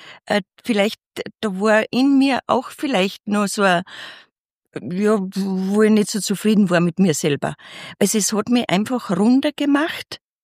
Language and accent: German; Salzburg, Austria; Genau, ich komme aus dem Salzburger Land, das wird man gleich hören.